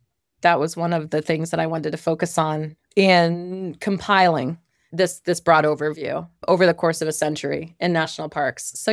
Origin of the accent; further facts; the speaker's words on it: East Coast, United States; I really have not spent much time out west. I'm from the East Coast.